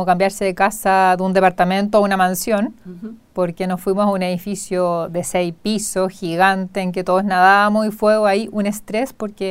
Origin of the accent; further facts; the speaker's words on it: Concepción, Biobío, Chile; Soy de Concepción